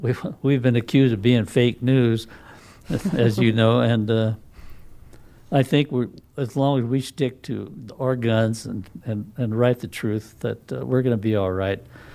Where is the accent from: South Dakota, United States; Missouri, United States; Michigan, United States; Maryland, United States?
South Dakota, United States; Well, you know, I was born and raised on the Pioneer Reservation and didn't know much about any of the communities outside of the reservation except for the border towns like Rushville, and Gordon, Chatham.